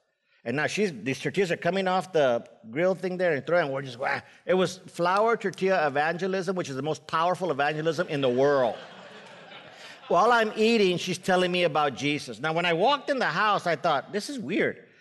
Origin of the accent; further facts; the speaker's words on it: El Paso, Texas, United States; So, for me, I grew up in El Paso, Texas, and a very nominally Catholic home. We went to church, you know, being Latino, we were Catholics